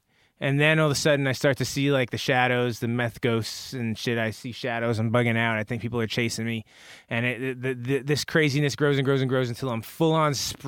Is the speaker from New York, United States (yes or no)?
yes; Brooklyn, New York, United States; I say, listen, I'm from Brooklyn.